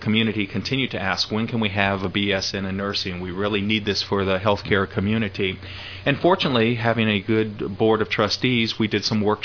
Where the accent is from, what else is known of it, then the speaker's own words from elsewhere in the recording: St. Petersburg, Florida, United States; I grew up basically in St. Petersburg, Florida